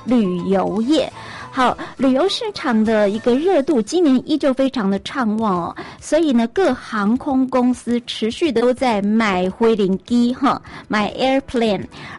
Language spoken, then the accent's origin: Chinese; Taiwan; 2023年我们台湾人出口有出国有1179万人次